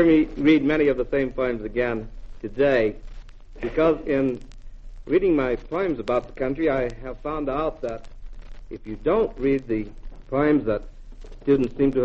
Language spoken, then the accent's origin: English; Lawrence, Kansas, United States; also born or lived in Joplin, United States / Buffalo, United States; The first place that I remember is a town called Lawrence, Kansas, where the University of Kansas is. And I more or less grew up in Kansas, with occasional movings to Missouri, or occasional movings to Colorado, or somewhere nearby.